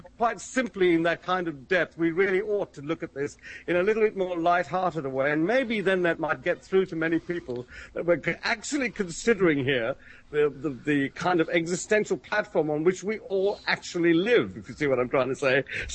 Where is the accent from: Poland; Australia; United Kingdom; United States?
United Kingdom; I'm sitting here as a Brit